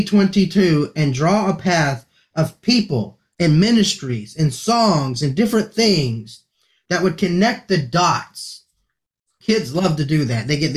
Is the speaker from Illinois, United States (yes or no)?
no; Texas, United States; also born or lived in California; now in Ohio, United States; I am from Texas. I've lived all across the United States. I've been in California. I've said born and raised in Texas.